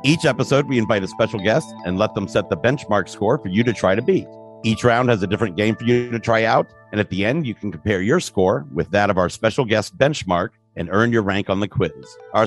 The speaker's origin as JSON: {"language": "English", "region": "Midwest", "country": "United States", "accent": "Midwestern", "said": "It's my Midwestern accent."}